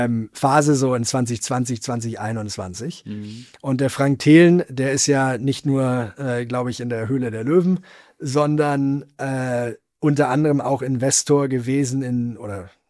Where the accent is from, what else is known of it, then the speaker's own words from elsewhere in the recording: Schleswig-Holstein, Germany; wenn ich in Schleswig-Holstein dann so unterwegs bin, in den Dörfern und Städten, wo ich aufgewachsen bin